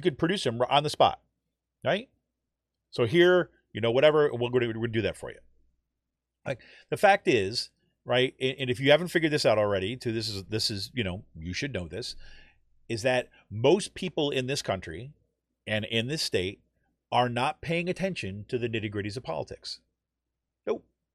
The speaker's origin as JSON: {"language": "English", "country": "United States", "said": "But, you know, I'm an American. I'm going to vote."}